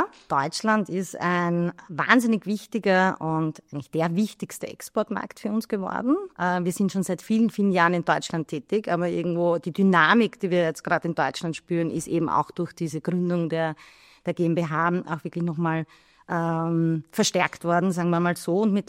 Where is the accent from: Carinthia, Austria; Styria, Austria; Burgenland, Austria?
Burgenland, Austria; ich bin schon im Wasser aufgewachsen, am schönen Neusiedlersee.